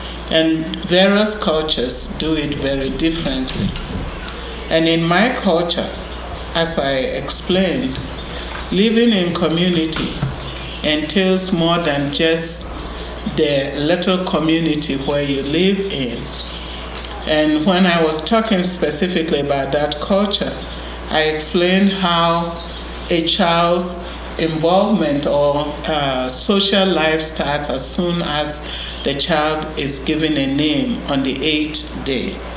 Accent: Ghana; moved away; compare and contrast the community I grew up in Ghana with the community I live

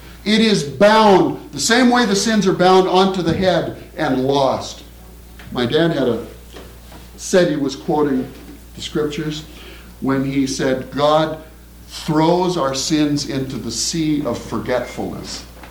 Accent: Midwest, United States; No, I'm from the Middle West. It's a big deal back there. I've only recently moved here.

